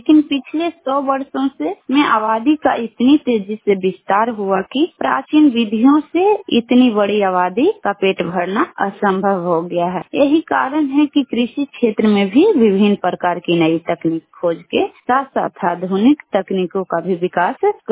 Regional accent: Bihar, India; और मैं नारदीगंज ब्लॉक से बिलोंग करती हूँ और मेरा जिला नवादा पड़ता है।

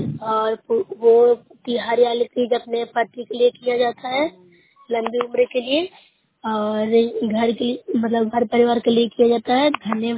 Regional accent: Bihar, India; मैं नूर साहब प्रखंड से हूँ, जिला नालंदा से बोल रही हूँ। घर बारह खजमा है।

